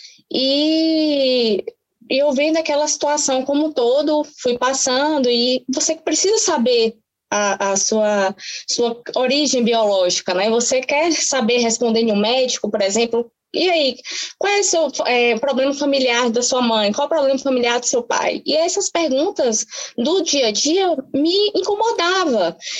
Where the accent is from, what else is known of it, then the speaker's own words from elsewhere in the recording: Vitória da Conquista, Bahia, Brazil; principalmente no Nordeste, que eu sou aqui de Vitória da Conquista, na Bahia